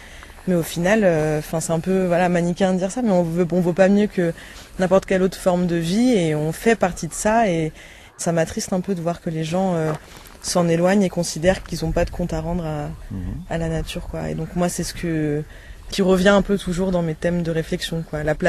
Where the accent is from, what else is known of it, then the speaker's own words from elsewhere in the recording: Paris, Île-de-France, France; j'étais à la fac à Paris, je suis parisienne de base.